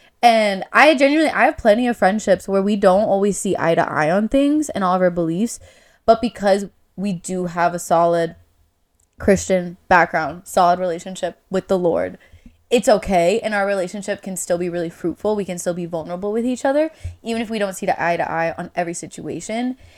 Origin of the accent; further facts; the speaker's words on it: East Coast, United States; now in Minnesota, United States; because I am from the East Coast and then I came to Minnesota. Minnesota's not the East Coast.